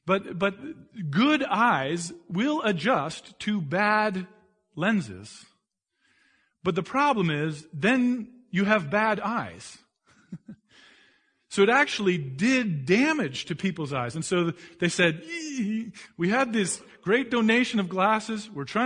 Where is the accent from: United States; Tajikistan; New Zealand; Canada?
Canada; No, I'm Canadian. I don't have an accent.